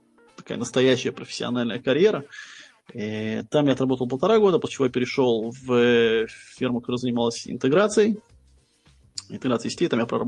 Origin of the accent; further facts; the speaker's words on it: Saint Petersburg, Russia; now in Israel; Я последние 20 лет обитаю в Израиле. В оригинале я из Питера.